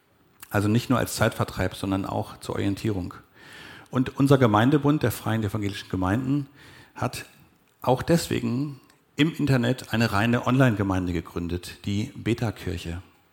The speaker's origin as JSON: {"language": "German", "town": "Uetze", "region": "Lower Saxony", "country": "Germany", "tie": "born or raised there", "said": "in der Freien Evangelischen Gemeinde in Uetze, wo ich aufgewachsen bin"}